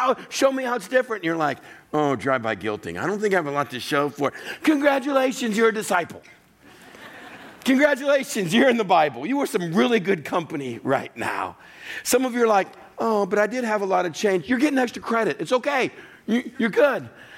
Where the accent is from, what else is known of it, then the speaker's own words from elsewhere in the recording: Texas, United States; I grew up in West Texas. I grew up around a lot of rattlesnakes. We lived about 20 minutes, 20 miles outside of El Paso, Texas. Nothing but desert.